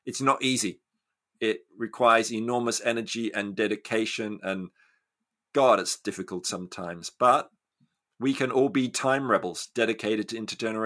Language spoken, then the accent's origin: English; Australia; I'm a product of white privilege in my case. You know, growing up in Australia, you know, the high school I went to was on land that was stolen from Indigenous people, right?